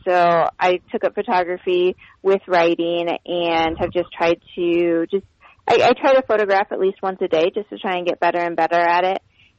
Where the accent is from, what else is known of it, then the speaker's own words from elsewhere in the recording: Indiana, United States; So I'm from Indiana, so I love corn.